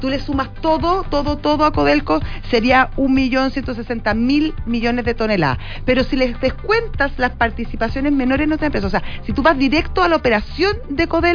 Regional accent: Chile; que es lo que nos importa como chilenos

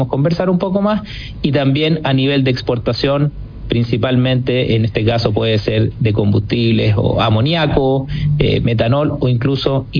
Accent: Chile; yo de verdad como chileno hoy día me siento súper orgulloso

